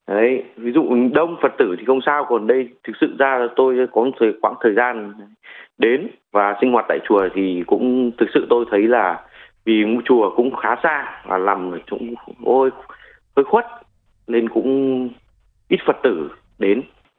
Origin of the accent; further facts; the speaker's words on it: Melbourne, Victoria, Australia; và tôi đến từ Melbourne ạ.